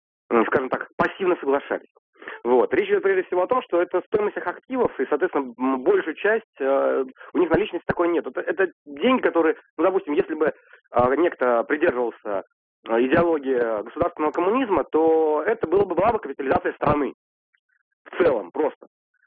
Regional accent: Moscow, Russia; я из Москвы.

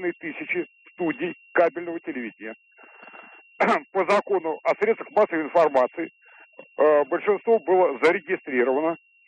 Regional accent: Moscow, Russia; я москвич

